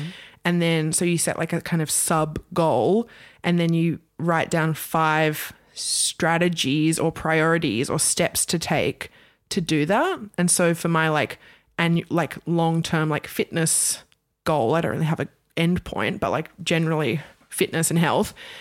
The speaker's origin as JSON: {"language": "English", "country": "Australia", "said": "So obviously I put in, I'm coming from Australia"}